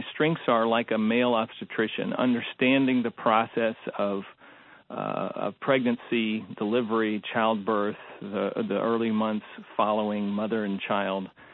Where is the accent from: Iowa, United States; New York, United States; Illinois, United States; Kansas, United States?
Iowa, United States; Des Moines; I should mention that I'm a Midwesterner, born and raised in Des Moines, Iowa.